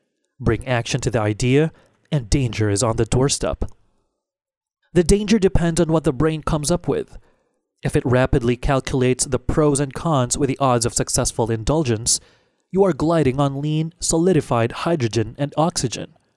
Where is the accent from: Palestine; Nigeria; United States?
United States; Bible Belt; While growing up in America's Bible Belt, I knew that there are all varieties of forbidden fruit.